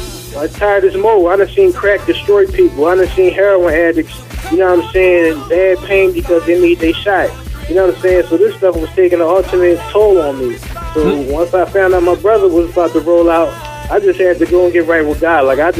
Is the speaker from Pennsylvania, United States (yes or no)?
yes; Philadelphia, Pennsylvania, United States; I grew up in Philadelphia, North Philadelphia to be exact. That's one of like the toughest parts of Philadelphia.